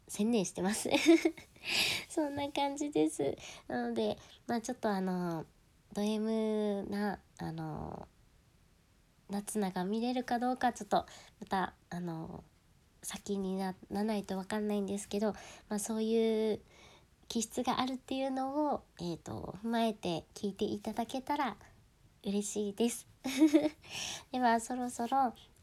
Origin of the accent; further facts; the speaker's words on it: Hokkaido, Japan; 出身は北海道です。で、北海道出身の新人声優です。